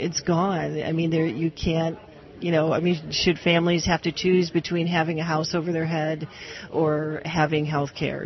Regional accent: Cleveland, Ohio, United States; now in Pittsburgh, United States; No, I grew up in Cleveland.

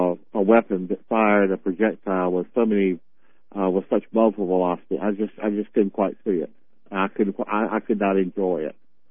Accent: the South, United States; I grew up in the South too

